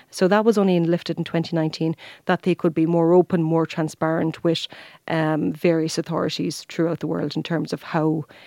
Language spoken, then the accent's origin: English; Munster, Ireland; Now I'm from Kerry